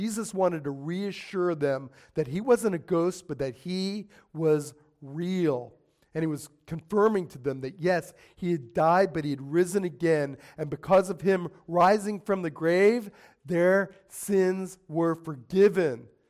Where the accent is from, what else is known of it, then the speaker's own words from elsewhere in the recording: Las Vegas, Nevada, United States; Listen, at that point in my life, growing up in Sin City, my life was a mess.